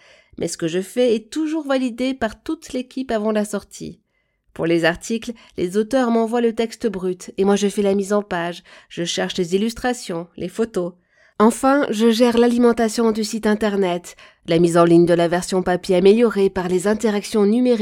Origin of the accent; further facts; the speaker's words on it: Centre-Val de Loire, France; Je suis du Berry. Chez moi, la langue, c'est le Poitevin Saintongeais. J'ai fait mes études en graphisme à Toulouse